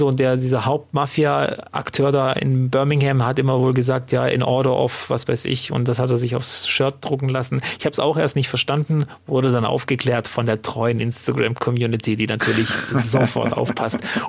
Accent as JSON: {"language": "German", "town": "Cologne", "region": "North Rhine-Westphalia", "country": "Germany", "said": "Darf man als Kölner den Leverkusenern zur Meisterschaft gratulieren?"}